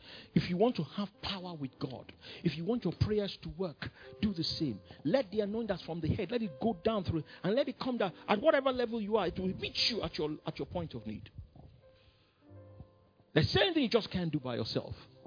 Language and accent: English; Nigeria; I'm black. I'm Nigerian. I'm 20 years old.